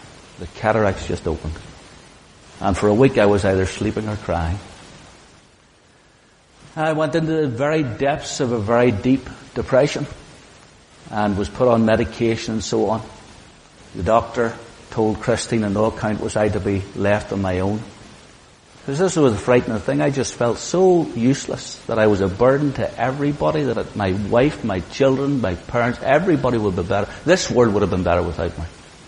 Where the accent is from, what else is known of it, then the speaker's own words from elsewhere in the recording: Lisburn, Northern Ireland, United Kingdom; I'm from Lisburn. Went to Lisnagarvey School. Was an absolute disaster at school.